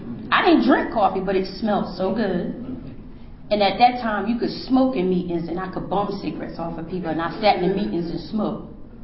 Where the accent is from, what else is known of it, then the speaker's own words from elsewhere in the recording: Newark, New Jersey, United States; now in Woodbridge, United States; I live in Woodbridge, Virginia. Little itty bitty small town. I migrated there by way of Newark, New Jersey. That's my home. That's where I come from.